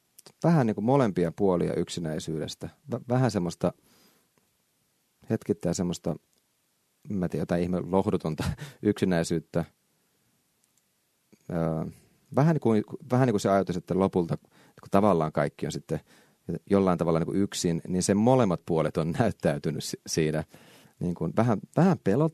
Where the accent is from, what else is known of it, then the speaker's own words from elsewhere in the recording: Kauhajoki, South Ostrobothnia, Finland; Mä olin kotikaupungissani Kauhajoella keikalla